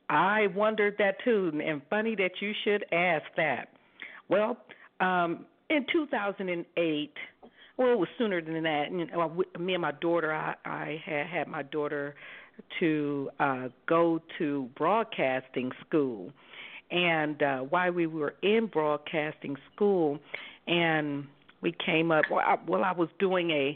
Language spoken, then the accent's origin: English; Columbus, Ohio, United States; born there; now in Las Vegas, United States; I was born in Columbus, Ohio. And where I live now is in Las Vegas.